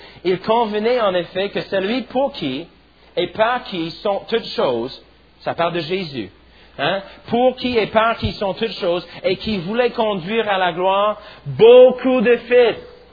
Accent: St. Louis, Missouri, United States; Je connais bien le fleuve Mississippi parce que moi j'ai grandi à Saint-Louis, juste sur la rive du Mississippi

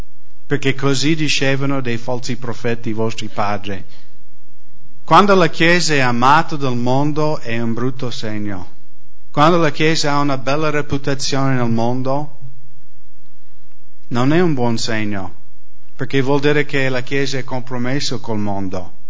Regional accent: United States; Io sono stato un cristiano in nome per tanti anni. Sono nato e cresciuto negli Stati Uniti, un paese cristiano.

